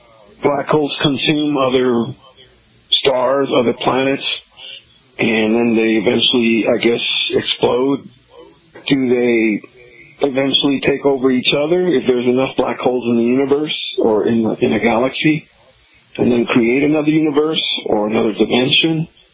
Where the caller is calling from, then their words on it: Corpus Christi, Texas, United States; I'm calling from Corpus Christi, Texas.